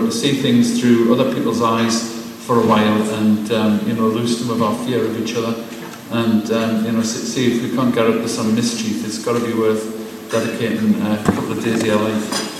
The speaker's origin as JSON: {"language": "English", "town": "Newcastle upon Tyne", "region": "North East England", "country": "United Kingdom", "said": "it is actually true, I am a Geordie."}